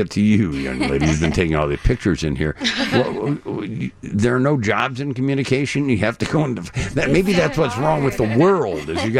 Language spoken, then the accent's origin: English; Illinois, United States; And living and growing up in Lake County, it becomes, even as a youngster, a little more difficult to get to, you know, the storefront theater on Wells Street.